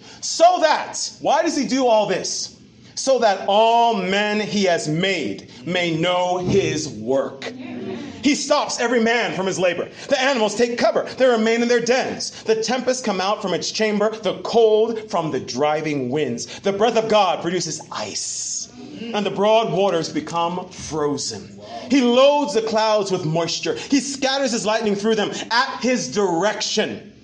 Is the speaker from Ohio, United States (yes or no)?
no; New York, United States; born there; You know, I'm an American. So, you know, I was born in New York.